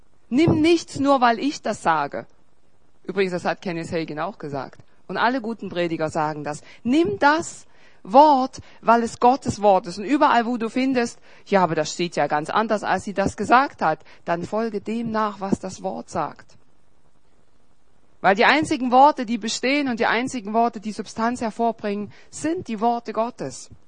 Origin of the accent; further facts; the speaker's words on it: East Germany, Germany; Ich komme ja aus Ostdeutschland und da gab es zwei Staaten.